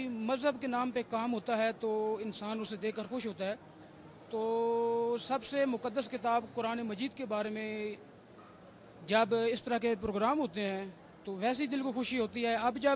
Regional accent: Pakistan; now in Qom, Iran; میں پاکستان سے قم میں علم دین حاصل کرنے کے لیے آیا ہوں.

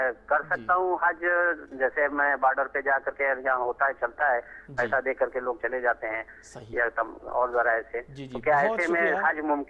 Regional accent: Lucknow, Uttar Pradesh, India; now in Dammam, Saudi Arabia; میں سعودی عرب سے بول رہا ہوں … ویسے رہنے والا میں لکھنؤ کا ہوں

